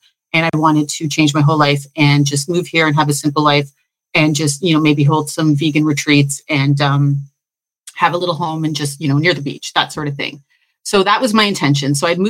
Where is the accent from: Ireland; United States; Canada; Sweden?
Canada; Toronto, Ontario; moved away as an adult; now in Belize; I came from Toronto.